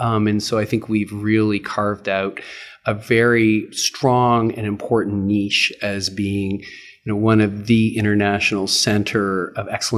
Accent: Toronto, Ontario, Canada; And that's where I sort of got my training, thanks to Brian, in my hometown, Toronto.

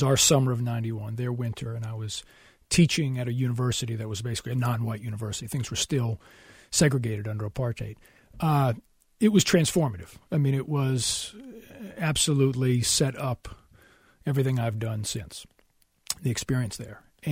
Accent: New Hampshire, United States; which is kind of what my home state of New Hampshire was like, I thought, growing up.

